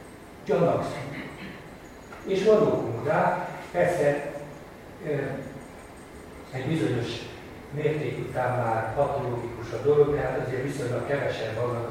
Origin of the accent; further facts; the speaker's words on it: Gödöllő, Pest, Hungary; én Gödöllőn a parókián nőttem fel.